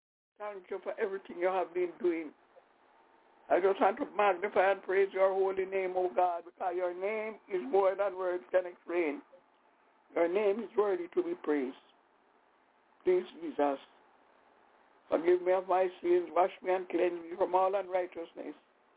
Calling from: Albany, New York, United States; I'm calling from Albany, New York.

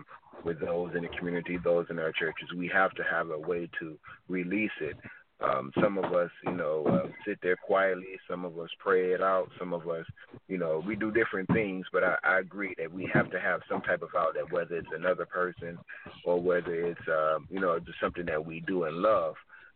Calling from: Detroit, Michigan, United States; I'm calling in from Detroit.

